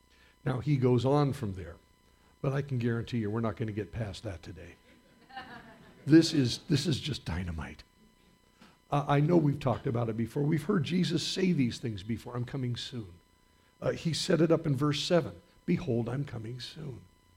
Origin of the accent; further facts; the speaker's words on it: United States; born there; because I was born in America, and I know a little bit about Christianity